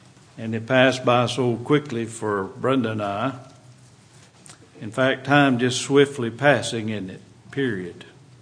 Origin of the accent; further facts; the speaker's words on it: United States; Well, as a farm boy, I grew up in Limestone County, and I mentioned the supper table tonight.